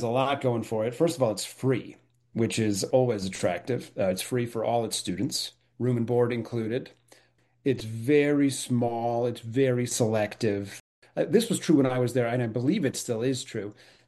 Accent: Chicago, Illinois, United States; I grew up in Chicago. I was playing in the local youth orchestra here, which is excellent, the Chicago Youth Symphony.

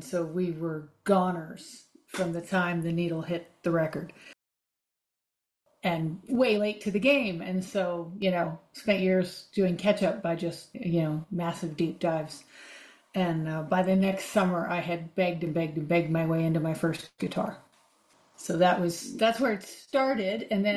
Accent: Washington, District of Columbia, United States; So I grew up in the Washington, D.C. area, which was extraordinarily eclectic.

